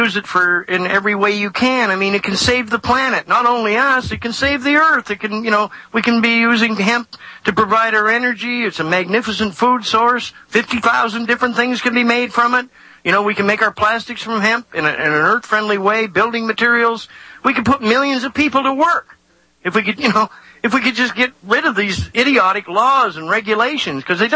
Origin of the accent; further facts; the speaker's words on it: Canada; I'm from Canada, so CA.